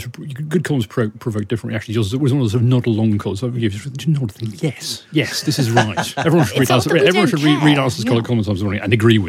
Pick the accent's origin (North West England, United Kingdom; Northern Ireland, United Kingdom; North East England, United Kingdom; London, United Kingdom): North East England, United Kingdom; I'm from Northumberland.